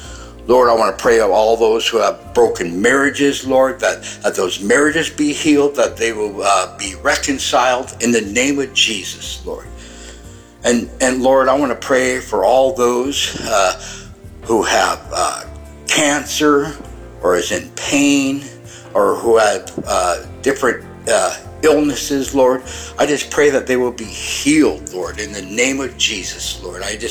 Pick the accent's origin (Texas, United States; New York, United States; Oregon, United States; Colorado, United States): Oregon, United States; Salem; I am from Salem, Oregon.